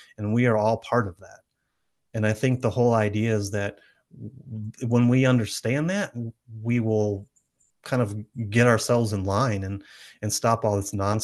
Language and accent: English; Ohio, United States; now in Colorado, United States; before I moved out to Colorado. I'm from Ohio originally.